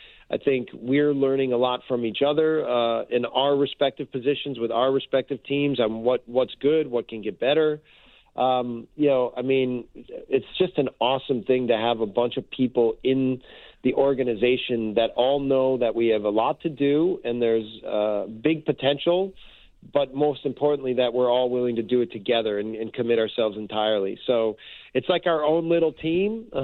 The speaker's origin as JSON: {"language": "English", "country": "United States", "lives_now": "Canada", "said": "I am American, and you know, I don't fully understand everything about being Canadian"}